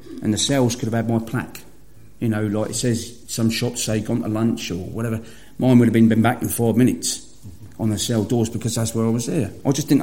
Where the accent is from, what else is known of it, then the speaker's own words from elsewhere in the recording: London, United Kingdom; across the water where I grew up in South London, that, the criminal record age was 11 for a juvenile to be criminal record.